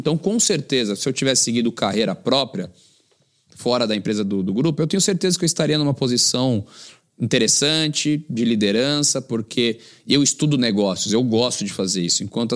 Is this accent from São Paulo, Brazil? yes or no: yes; São José dos Campos, São Paulo, Brazil; Sou de São José dos Campos. Quando eu voltei para São José